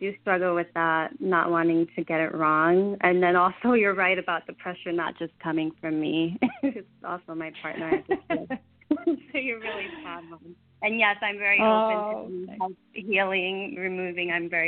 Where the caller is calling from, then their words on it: Brooklyn, New York, United States; calling in from Brooklyn, New York.